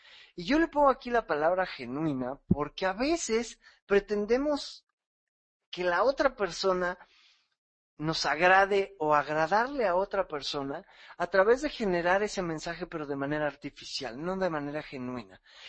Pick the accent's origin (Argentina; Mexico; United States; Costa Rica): Mexico; los mexicanos inmediatamente hacemos amistad.